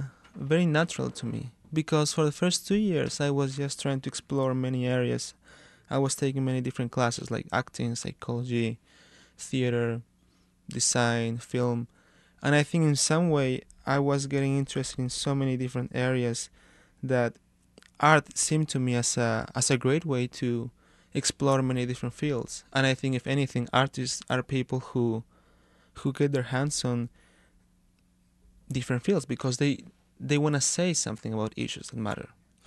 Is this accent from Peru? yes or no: yes; Peru; moved away as an adult; also born or lived in Spain; now in United States; I was born in Spain. I lived there until I was 7, and I moved to Peru. And I applied to many schools in the U.S. right after high school.